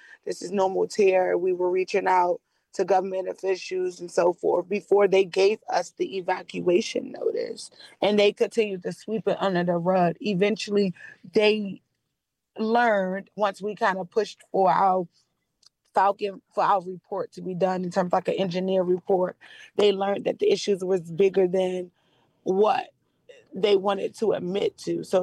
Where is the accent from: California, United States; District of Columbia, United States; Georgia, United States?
District of Columbia, United States; Washington; So again, I am also born and raised in Washington, D.C., Washingtonian.